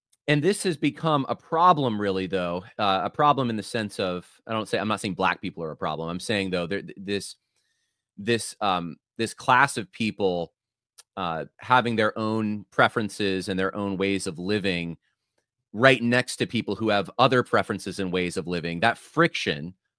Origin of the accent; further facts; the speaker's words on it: Van Nuys, California, United States; born there; I was born in Van Nuys, which is probably only, 30 miles from where Vodi Bakum was born.